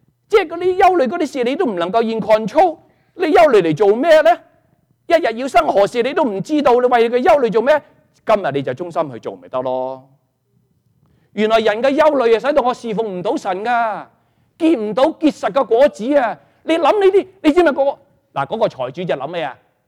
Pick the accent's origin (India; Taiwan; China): China; 我们中国人又不喜欢，美國人又不喜歡，加拿大人不喜歡